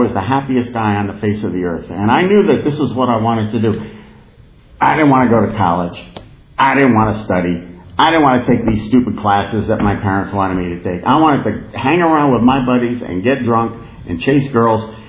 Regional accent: New Jersey, United States; I'm from Soprano land. I'm from the part of New Jersey that The Sopranos come from.

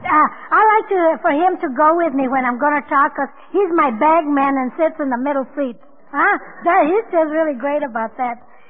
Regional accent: Blythe, California, United States; I'm from Blythe, California. You all know where Blythe, California is, huh?

